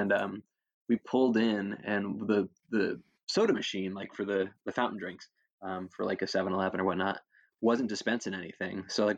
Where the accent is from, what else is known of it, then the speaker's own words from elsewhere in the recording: New Jersey, United States; So I'm from New Jersey, and you're from the old line state, Maryland, right?